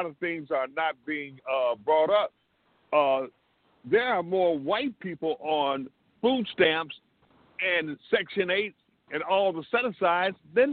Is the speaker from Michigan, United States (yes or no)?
yes; Michigan, United States; Listen, I came from Michigan. I came from the General Motors, Ford, Chrysler era where the 50s, 60s, 70s, it was the middle class.